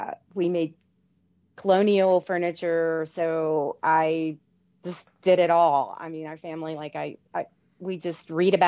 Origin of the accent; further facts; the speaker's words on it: Virginia, United States; I grew up and went near Williamsburg, and colonial things speak to me and old things speak to me.